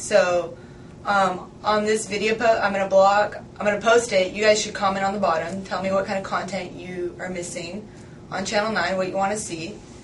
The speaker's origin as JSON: {"language": "English", "region": "California", "country": "United States", "tie": "born or raised there", "said": "And so I was born in California, born and raised, went"}